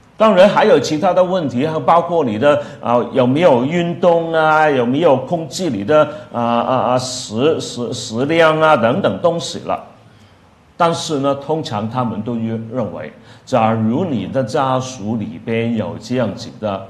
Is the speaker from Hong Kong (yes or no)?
yes; Hong Kong; Chinese is a second language; 我今天的讲道虽然是用普通话，但是大家知道我就是从香港来的